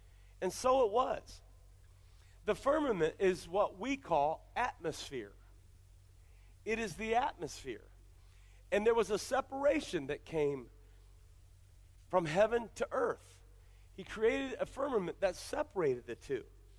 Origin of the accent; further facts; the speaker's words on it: Ohio, United States; I'm from Ohio, I'm from the Midwest. You can't grow oranges in Ohio.